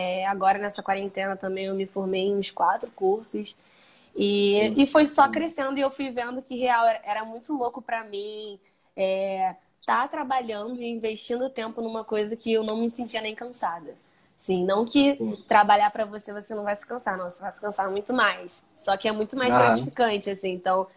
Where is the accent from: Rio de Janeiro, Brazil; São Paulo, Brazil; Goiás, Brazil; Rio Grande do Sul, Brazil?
Rio de Janeiro, Brazil; Eu tenho 22 anos. Eu sou cria de uma comunidade chamada Fumacê, que ela é em Realengo, né, no Rio de Janeiro. E é isso, moro aqui até hoje.